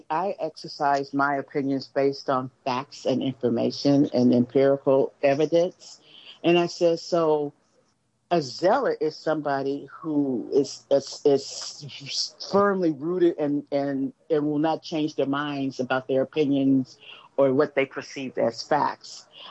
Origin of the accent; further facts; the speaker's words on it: Los Angeles, California, United States; LA is a transient transplant city. I mean, just the fact that I'm second generation, Angelino, that's huge.